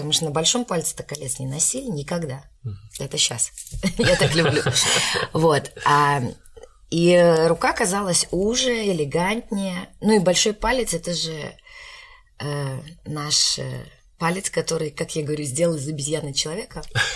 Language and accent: Russian; Crimea, Ukraine; у меня детство прошло в Крыму, и мы это делали просто на улице